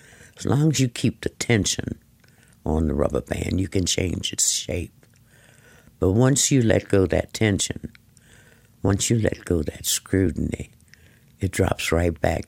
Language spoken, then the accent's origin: English; Charlottesville, Virginia, United States; I was born in Charlottesville. All my public school education was here in Charlottesville, first at all-black Jefferson Elementary School and then all-black Burleigh High School, which was an excellent school.